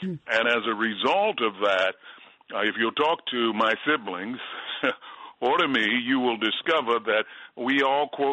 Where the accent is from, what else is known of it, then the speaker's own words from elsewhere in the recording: Baltimore, Maryland, United States; Well, I grew up in Baltimore, Maryland. It was in the inner city